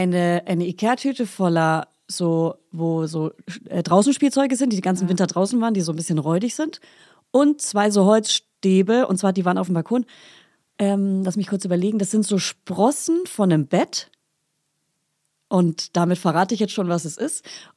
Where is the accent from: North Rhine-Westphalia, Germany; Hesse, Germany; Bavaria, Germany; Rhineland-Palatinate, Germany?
Bavaria, Germany